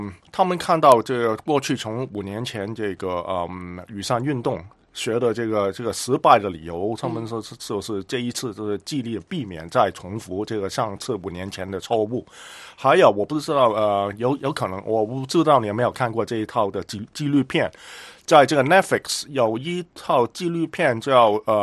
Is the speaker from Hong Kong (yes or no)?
yes; Hong Kong; 对对，我在香港土生土长的